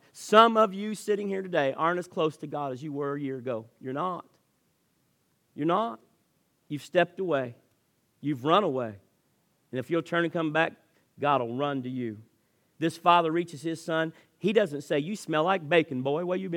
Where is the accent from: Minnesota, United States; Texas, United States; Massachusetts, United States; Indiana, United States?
Indiana, United States; Vevay; See, I grew up in and around Vivi, Indiana. A lot of people think that's the far country. But to us from Vivi, Madison was the far country.